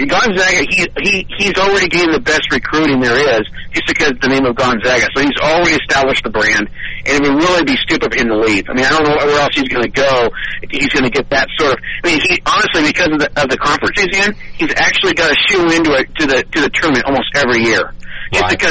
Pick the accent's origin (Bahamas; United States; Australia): United States; Northwest; Well, I'm from the Northwest. I went to school up at Eastern Washington, Washington State